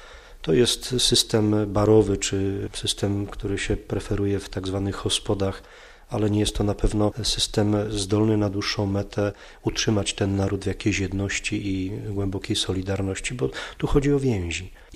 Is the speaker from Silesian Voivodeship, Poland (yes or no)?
no; Lesser Poland, Poland; now in Prague, Czechia; jestem tu 8 lat, myślę, że jest to łaska Boża i też troszeczkę moja taka góralska ambicja, bo pochodzę spod Wadowic.